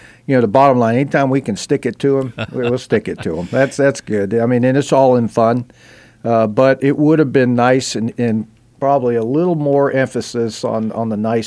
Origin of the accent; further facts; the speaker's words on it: Georgia, United States; Other places I've been, like Georgia, what used to be my home state, you wouldn't necessarily get that.